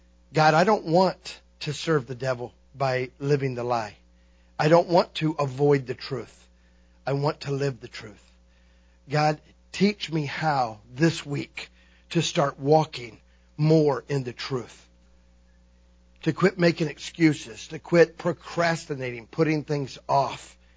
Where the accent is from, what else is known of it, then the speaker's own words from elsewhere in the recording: Florida, United States; I told you I grew up in Florida, and down there they have roaches. Y'all call them palmetto bugs. Down there we call them roaches.